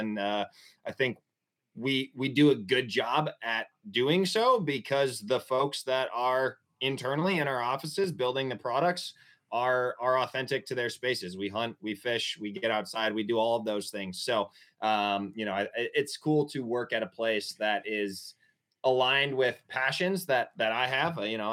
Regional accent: Wisconsin, United States; I was born and raised in Wisconsin, went to Iowa State for no other reason than to get resident deer tags

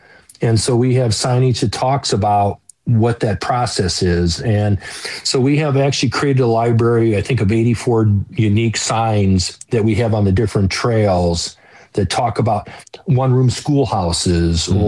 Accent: Iowa, United States; I grew up in Iowa. And down there, they call it white rock or limestone

